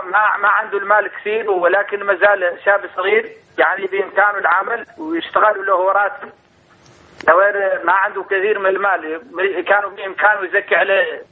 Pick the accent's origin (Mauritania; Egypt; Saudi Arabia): Mauritania; أنا من موريتانيا